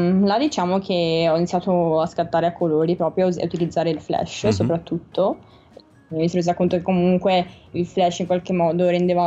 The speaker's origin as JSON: {"language": "Italian", "town": "Venice", "region": "Veneto", "country": "Italy", "said": "poi appunto da veneziano senza patente"}